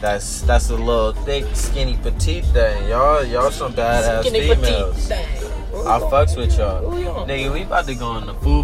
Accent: Inglewood, California, United States; I'm from Inglewood, California, I'm a hood nigga, I don't give a fuck, none of that, I'm gonna say it how it is. Yeah, I live in the suburbs, but I still got the hood in me

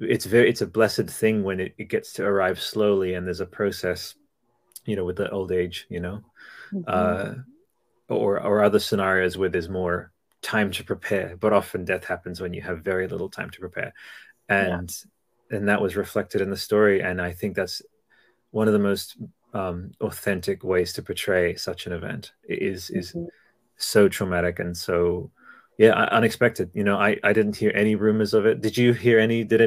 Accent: Australia; but we're Australian. I'm Australian Italian.

